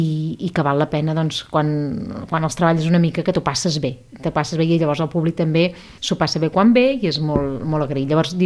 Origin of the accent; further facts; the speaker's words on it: Hostalets de Balenyà, Catalonia, Spain; Clar, jo sóc d'Hostalets de Balenyà, aquest és el meu poble, jo sóc és un poble al costat de Vic. Llavors jo tenia, potser 24 anys, una cosa així, 23, 24 anys